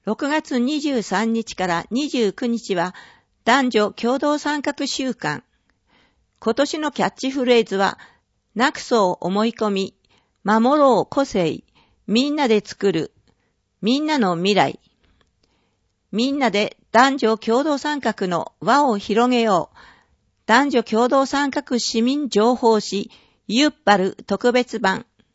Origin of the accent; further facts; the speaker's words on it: Kanagawa, Japan; now in Towada, Japan; 出身は神奈川県ですが、分けあって自ら十和田市に住むことを選びました。